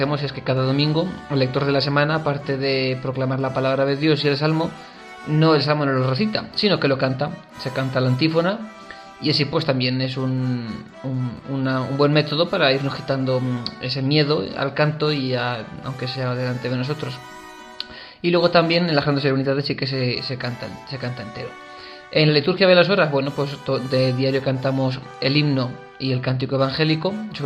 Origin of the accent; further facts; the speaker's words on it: San Clemente, Castilla-La Mancha, Spain; cuando antes de venir al seminario, en mi pueblo, en San Clemente, ya iba a clases de piano.